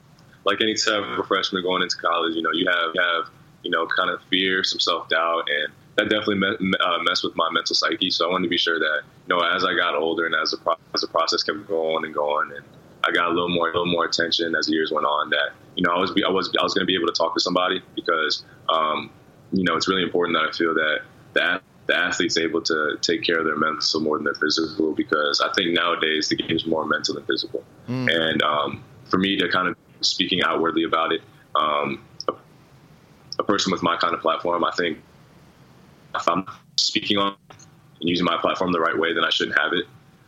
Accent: Chandler, Arizona, United States; now in Milwaukee, United States; even now when people say, where are you from? I'm like, Chandler, Arizona. They'll say, okay, what's a kid from Arizona doing in Milwaukee, Wisconsin?

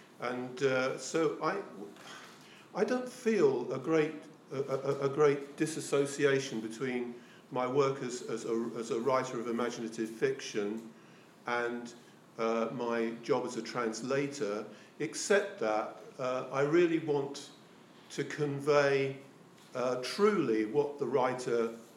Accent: England, United Kingdom; It's a tremendous privilege being an English person to be able to do this, travelling around the world

